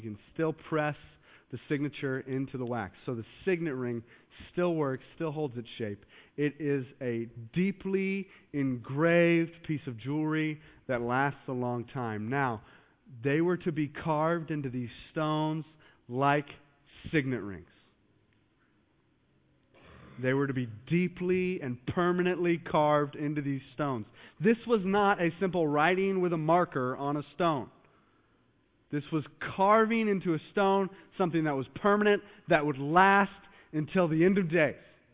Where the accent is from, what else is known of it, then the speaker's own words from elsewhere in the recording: Maryland, United States; now in Texas, United States; like me and you're going to be like, well, I'm actually from Maryland.